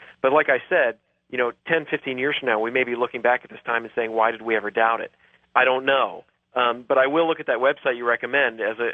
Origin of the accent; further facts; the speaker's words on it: Manassas, Virginia, United States; I grew up near Manassas, Virginia, and as a matter of fact, they have a very good astronomy club out there